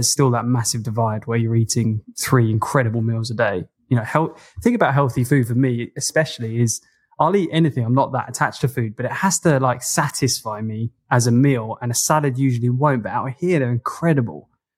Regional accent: United Kingdom; as much influence as it can have as on a British schoolboy in a suburban village

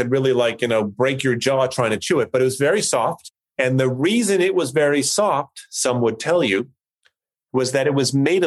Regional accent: Port Chester, New York, United States; not too far from where you and I grew up in Portchester, New York.

